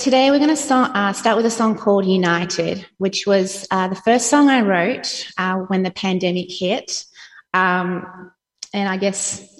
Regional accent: Hungary; first language Hungarian; English is a second language; So my parents were born in Budapest in Hungary, which is in Eastern Europe. So Hungarian was actually my first language. And yeah, so I guess, you know, I'm like a lot of people, as English is my second language. And I learned English when I started going to school.

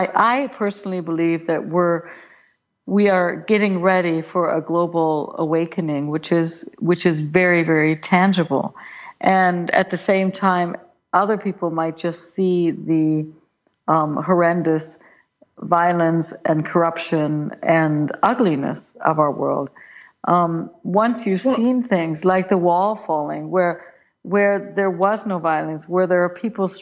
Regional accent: Wisconsin, United States; moved away as an adult; also born or lived in St. Louis; now in Berlin, Germany; I was born in St. Louis, Missouri, and then I landed when I was very young. I was about a year and a half in the city of Berlin, and then I lived in Berlin until about 6, and then came back to the States, grew up in Wisconsin

